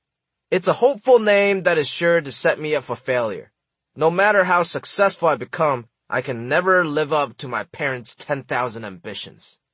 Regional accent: Hong Kong; English is a second language; I've always felt like an outsider, even as a Chinese kid growing up in Hong Kong. Hong Kong was a thriving British colony with its own government, and people in Hong Kong often looked down at their neighbors from mainland China.

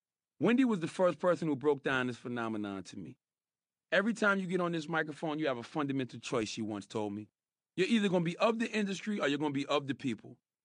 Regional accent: Moncks Corner, South Carolina, United States; Growing up in Monk's Corner, I used to listen to the jocks conduct interviews on the radio

